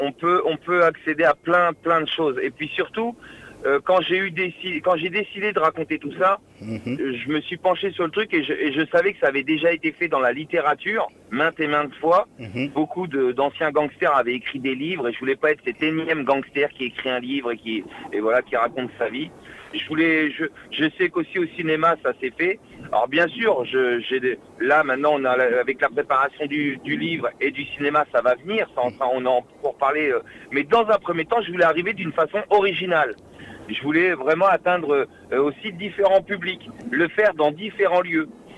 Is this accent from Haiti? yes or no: no; Caen, Normandy, France; moi je viens de Caen, quartier de la Pierrosée à Caen.